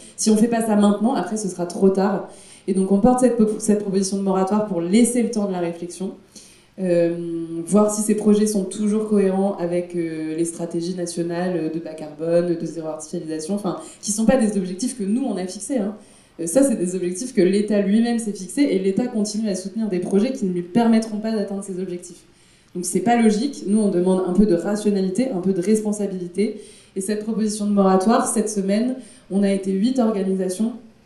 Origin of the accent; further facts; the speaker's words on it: Rouen, Normandy, France; Moi, je suis de Rouen.